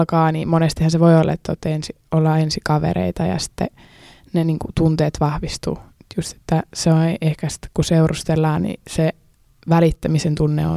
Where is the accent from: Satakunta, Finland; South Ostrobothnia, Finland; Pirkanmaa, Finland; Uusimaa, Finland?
Pirkanmaa, Finland; Lempäälä; tuun Lempäälästä